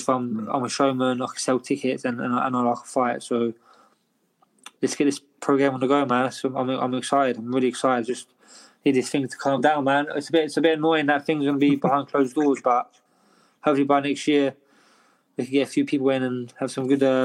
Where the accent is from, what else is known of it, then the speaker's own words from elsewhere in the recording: England, United Kingdom; And I'm English as well, do you know what I mean? So I thought I'd go back there.